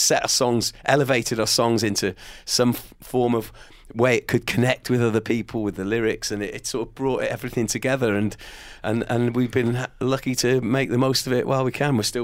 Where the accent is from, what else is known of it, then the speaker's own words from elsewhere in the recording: Wales, United Kingdom; growing up in Wales, obviously very aware of the language.